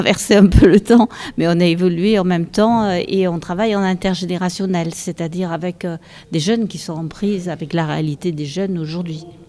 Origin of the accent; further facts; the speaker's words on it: Bordeaux, Nouvelle-Aquitaine, France; moi je suis de Bordeaux, hein.